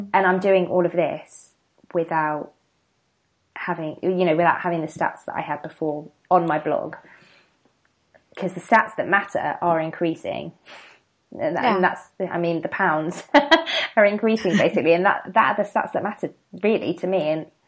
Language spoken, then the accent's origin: English; London, United Kingdom; also born or lived in Kent; I've grown up in London. I consider London to be, in fact, yeah, in all the ways I consider London to be my hometown, even though I'm from the seaside in Kent.